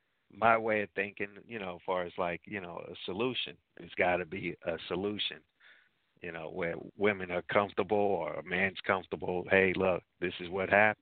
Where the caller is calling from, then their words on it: New Jersey, United States; from New Jersey.